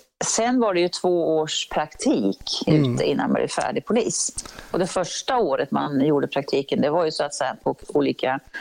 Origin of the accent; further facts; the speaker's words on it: Örebro, Örebro County, Sweden; Ja, det var så att jag är ju från Örebro och den trakten.